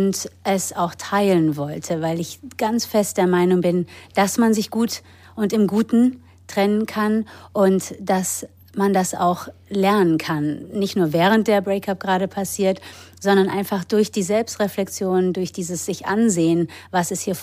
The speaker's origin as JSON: {"language": "German", "region": "England", "country": "United Kingdom", "tie": "born or raised there", "also_born_or_lived": "Germany / United States", "said": "Ich wohne sehr lange in Deutschland, habe aber tatsächlich keine Deutschen in der Familie. Mein Vater ist aus Trinidad und meine Mutter ist aus Irland, und ich bin in England und in Deutschland und in Amerika aufgewachsen."}